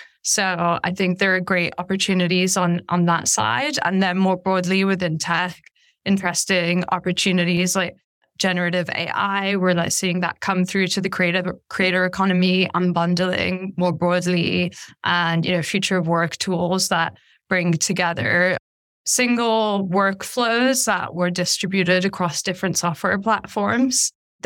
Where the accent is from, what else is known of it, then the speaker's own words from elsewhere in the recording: Liverpool, North West England, United Kingdom; now in London, United Kingdom; I'm half Yemeni, half Irish. I grew up in Liverpool in the north of England, London-based.